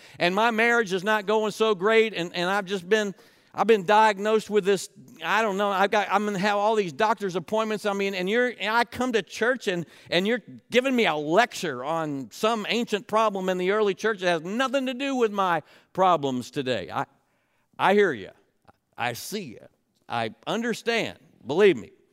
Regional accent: Melbourne, Florida, United States; in the towns that we grew up in around Melbourne, Florida.

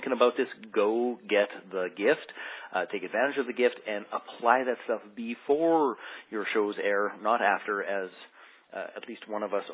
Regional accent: Saskatchewan, Canada; perhaps it's because we're both from Saskatchewan

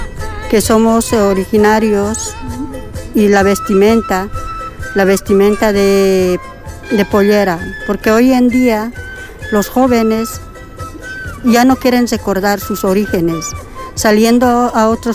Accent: La Paz, Bolivia; Soy de La Paz y represento a todas las mujeres bolivianas de La Paz, que somos de pollera, que nuestros padres, nuestros padres son originarios de Bolivia.

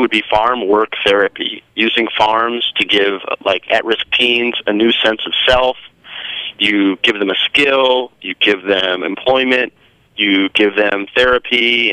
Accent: Missoula, Montana, United States; this happened to be in my hometown in Missoula, Montana, of all places, where the frost-free growing season is fewer than 120 days.

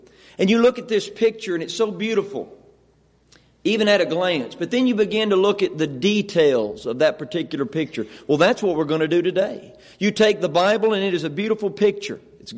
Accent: Lovelady, Texas, United States; Now, he mentioned I'm a boy from the country. I'm from East Texas. I'm actually moving back home to Lovelady.

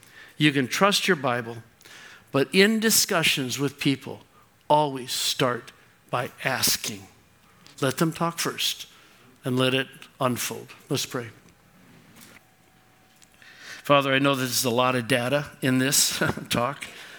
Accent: Kentucky, United States; I'm from the Appalachians. Western Kentucky. Kentucky. Yeah, I better say it right.

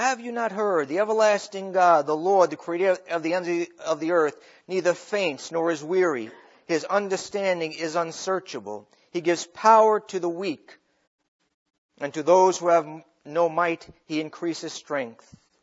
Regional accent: Long Island, New York, United States; Now, I came from New York on Long Island. We were about 0 feet above sea level

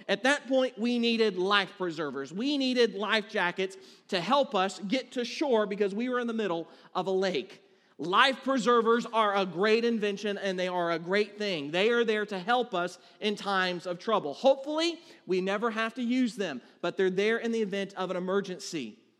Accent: Florida, United States; being a Florida boy, all right? Growing up in Florida, I had never seen a frozen lake.

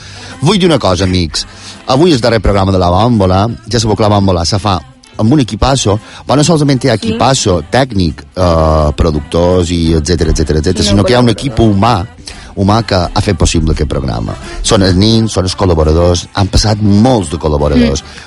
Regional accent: Balearic Islands, Spain; Soy balearico i colchonero d'aquells.

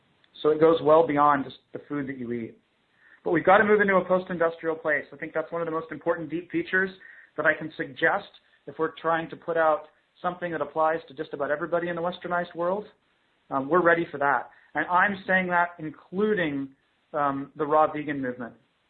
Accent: Texas, United States; now in Canada; I'm from Texas. My physiology was developed in Texas.

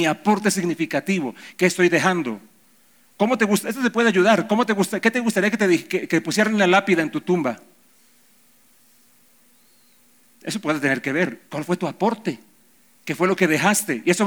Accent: Bucaramanga, Santander, Colombia; Yo no soy madridista, yo soy bumanguesista. Soy de Bucaramanga.

